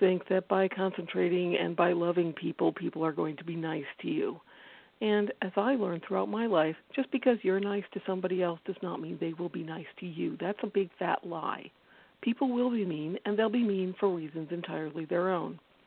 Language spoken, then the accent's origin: English; Madison, Wisconsin, United States; I live in Wisconsin. I grew up in Wisconsin. I've lived in Wisconsin all my life. For the early part of my life, I lived in Madison, which is not the real world for anyone outside the state.